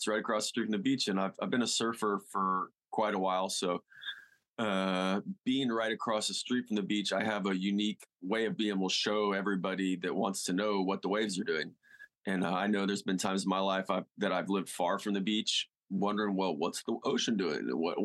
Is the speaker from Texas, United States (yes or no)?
yes; Galveston, Texas, United States; I'm from Galveston, and Galveston has these little longboard, chill little waves just to go get wet.